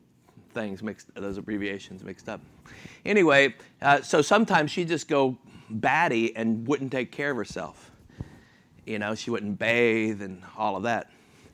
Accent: Miami, Florida, United States; now in Philadelphia, United States; I'm from Philadelphia. From Miami, but you know, I'm in Philadelphia now.

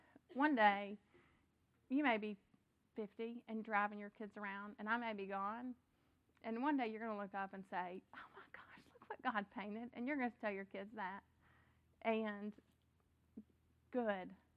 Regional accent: Memphis, Tennessee, United States; I grew up in Memphis

